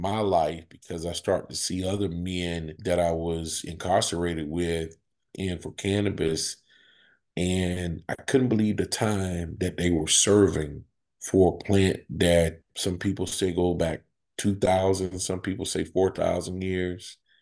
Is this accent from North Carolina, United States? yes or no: yes; North Carolina, United States; So I spent my time summers in New Jersey, and I grew up in North Carolina.